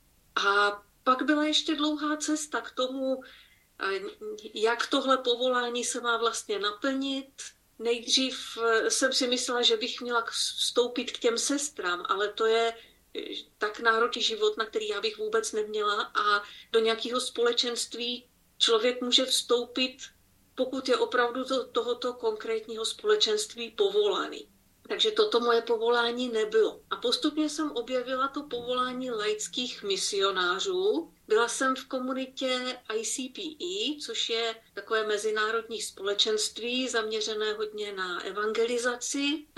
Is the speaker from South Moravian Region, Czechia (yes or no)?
yes; Brno, South Moravian Region, Czechia; Do Brna tehdy přijela matka Tereza a měla přednášku, takový pěkný povídání u nás v Brně u jezuitů.